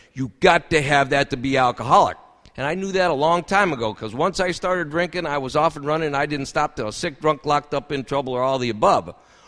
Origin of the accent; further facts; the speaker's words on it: Akron, Ohio, United States; I happen to be from out of town. I'm from Akron, Ohio.